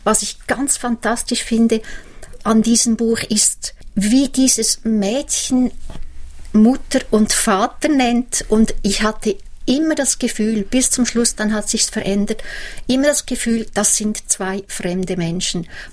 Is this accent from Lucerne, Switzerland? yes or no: yes; Lucerne, Switzerland; Ich bin in Luzern aufgewachsen, ging in Luzern in die Schule.